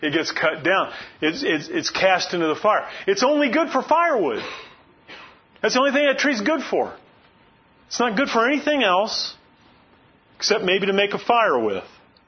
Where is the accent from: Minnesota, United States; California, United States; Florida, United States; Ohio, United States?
Florida, United States; I grew up in Florida. There are just groves of oranges and grapefruits there.